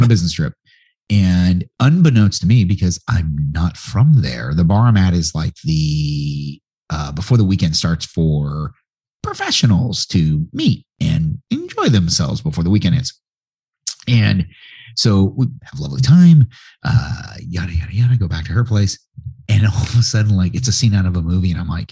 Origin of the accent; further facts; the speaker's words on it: California, United States; I was from California, and I'd walk in and people like, you're not from here.